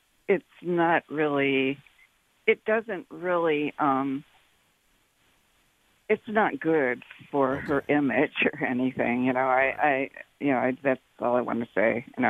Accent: Akron, Ohio, United States; I'm from Akron.

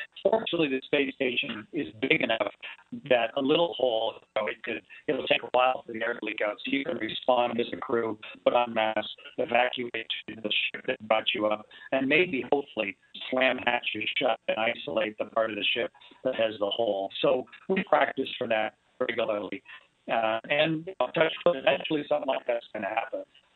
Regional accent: Canada; I'm Canadian.

